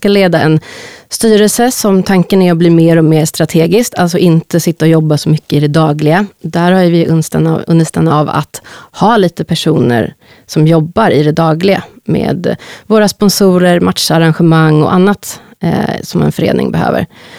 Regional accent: Stockholm, Stockholm County, Sweden; Jag är själv uppvuxen i Hässelby, en förort som har haft det lite och har det lite stökigt.

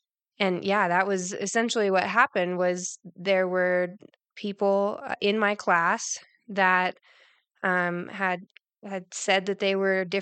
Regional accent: Roundup, Montana, United States; So I grew up in Montana. I'm from a small town, Roundup. I was a Class B school and I really enjoyed my time there.

